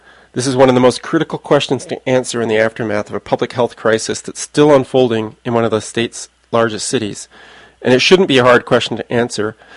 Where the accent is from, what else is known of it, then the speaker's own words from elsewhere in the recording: United Kingdom; born there; I was born near London. My parents lived in London in the 1950s